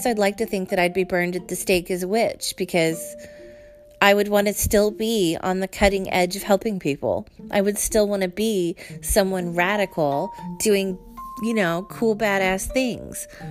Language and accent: English; Idaho, United States; I grew up in Idaho where there was a ton of Mormons.